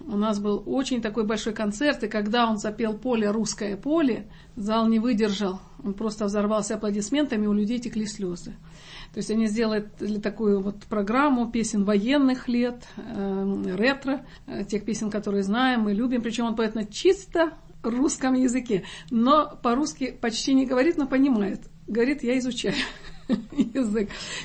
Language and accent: Russian; Donetsk, Donetsk Oblast, Ukraine; Ну, это моя родина. Я родилась и выросла в Донецке, на Донбассе, как раньше говорили. Там мама моя до сих пор живет.